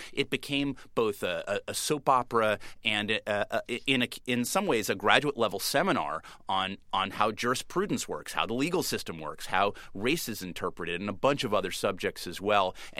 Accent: California, United States; I was a rookie reporter in North Carolina. I'm from Southern California.

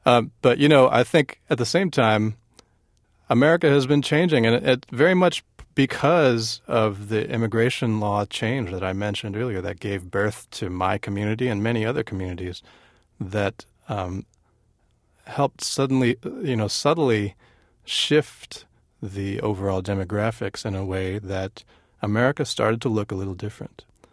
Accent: United States; I feel 100% American. I was born and raised here. I grew up completely immersed in American culture

